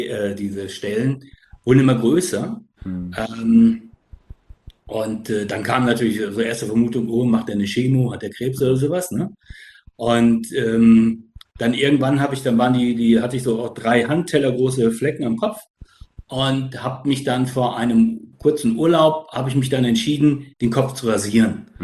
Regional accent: Germany; Da bist du da als Deutscher in einem, also in dem Land Schweiz, ja, also dem Schweizer, der Schweizer Niederlassung und auch schon mal wieder schwierig, ja.

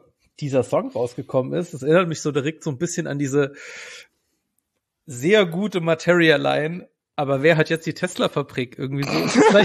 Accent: West Germany, Germany; ich bin ja am Westen irgendwie aufgewachsen

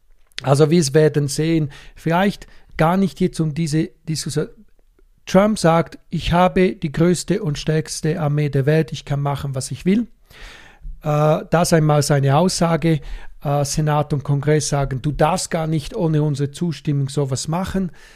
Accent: Switzerland; Und das sage ich jetzt als Schweizer.

